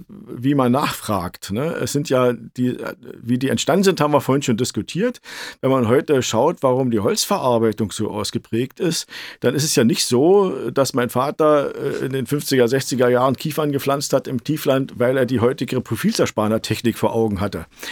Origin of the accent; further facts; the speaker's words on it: Brandenburg, Germany; als wir 1990 das Waldumbruchprogramm in meinem Heimatland Brandenburg entworfen haben